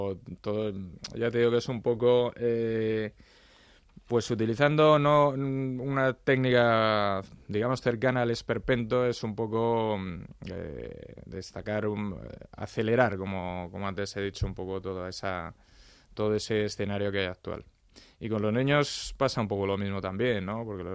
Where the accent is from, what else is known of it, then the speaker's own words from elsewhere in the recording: Madrid, Community of Madrid, Spain; Yo soy de Madrid, sí. Mi familia nuclear, digamos, va bien, mis padres, mi hermana y tal, vivíamos en Pacífico y mis abuelos en Cuatro Caminos.